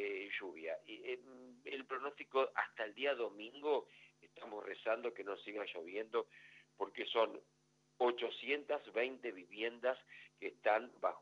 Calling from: Santa Rosa, La Pampa, Argentina; Bueno, estamos en Santa Rosa, capital de la provincia de La Pampa. Bueno, soy periodista de LRA3, Radio Nacional Santa Rosa La Pampa.

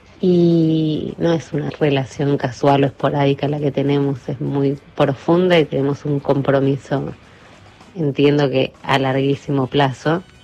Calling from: Palermo, Buenos Aires, Argentina; de Palermo.

